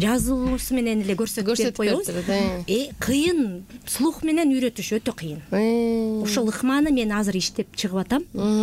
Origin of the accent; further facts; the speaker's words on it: Özgön, Osh Region, Kyrgyzstan; Мен өзү өзгөн шаарында, ошо Мырзаке айылында чоңойгонмун.